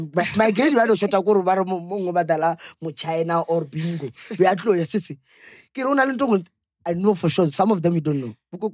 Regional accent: Kerala, India; So let's say, I grew up in Kerala, but it's like 7 years.

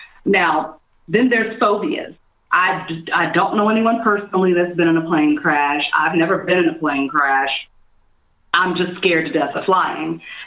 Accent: Washington, District of Columbia, United States; also born or lived in New York City; now in Los Angeles, United States; I was traveling back and forth from LA to my hometown, DC.

